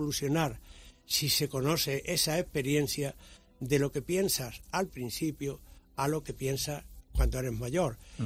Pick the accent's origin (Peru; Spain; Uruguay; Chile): Spain; Estepa, Andalusia; born or raised there